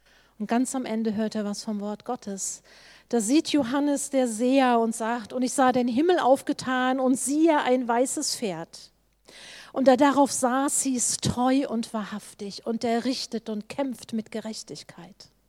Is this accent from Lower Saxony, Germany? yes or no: yes; Hannover, Lower Saxony, Germany; also ich komme aus Hannover, ich komme so aus der Gegend, nach Göttingen